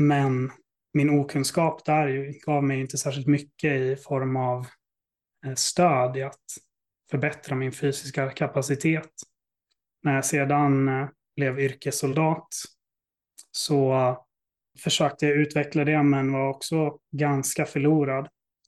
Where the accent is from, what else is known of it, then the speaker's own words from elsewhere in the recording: Norrland, Sweden; min barndom i Norrland med en skilsmässa